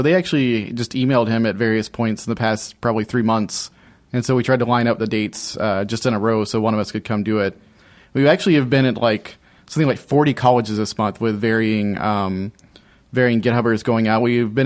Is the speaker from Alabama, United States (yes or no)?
yes; Alabama, United States; moved away as an adult; now in Orlando, United States; I grew up in Alabama for the first 18 years of my life, and never really ventured outside the Southeast until I was like 18 or 19.